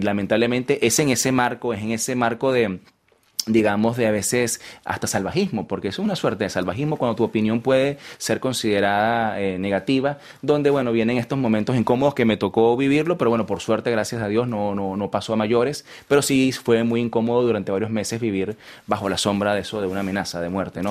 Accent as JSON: {"language": "Spanish", "country": "Venezuela", "tie": "born or raised there", "said": "eso obviamente motivó la emigración de mi padre y mi madre, y bueno, ahí crecí yo acá en Venezuela, en un país maravilloso que lo siento como mío, porque bueno, es toda la vida en Venezuela, realmente."}